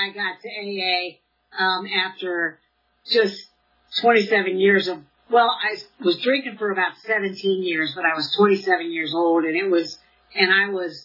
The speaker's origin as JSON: {"language": "English", "town": "Cincinnati", "region": "Ohio", "country": "United States", "tie": "born or raised there", "said": "I was born and raised in Cincinnati."}